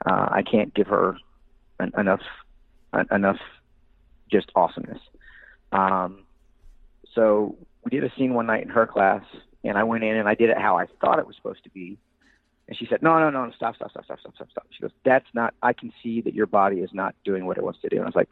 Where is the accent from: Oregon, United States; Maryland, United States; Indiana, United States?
Indiana, United States; Evansville; And they got to me and I said, oh, I'm from Evansville.